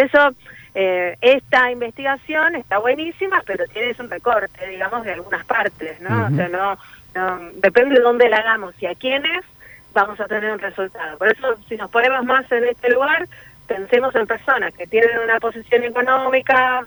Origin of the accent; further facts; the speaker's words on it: Villa Lugano, Buenos Aires, Argentina; yo vengo de Villa Lugano y no tenía un peso y nunca lo tuve de chica, ¿no?